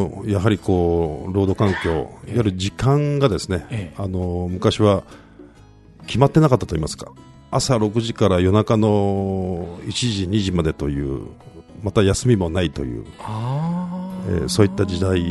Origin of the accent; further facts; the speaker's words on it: Gifu, Japan; 私は岐阜市内出身が岐阜市内です。はい、今の会社も岐阜ということで